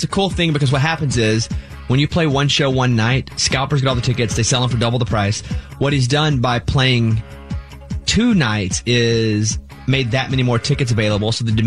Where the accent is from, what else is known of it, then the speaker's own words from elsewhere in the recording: Arkansas, United States; I'm also from Arkansas, so I say this with love because Blake's from Oklahoma.